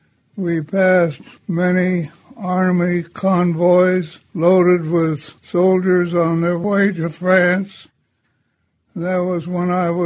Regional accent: Cuyahoga Falls, Ohio, United States; born there; now in Tulsa, United States; I was born in Cuyahoga Falls, Ohio. I was born in a house in the front bedroom.

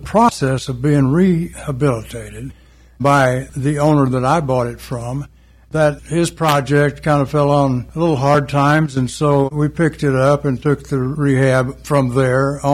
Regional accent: Muskogee, Oklahoma, United States; born there; now in Tulsa, United States; I was born in Muskogee, Oklahoma.

